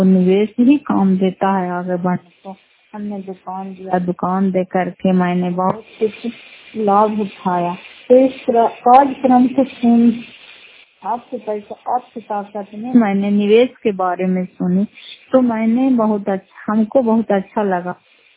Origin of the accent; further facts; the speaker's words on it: Fatehpur, Bihar, India; घर फतेहपुर पंचायत मकरौता जिला नालंदा करायपत्रा ब्लॉक की निवासी हूँ।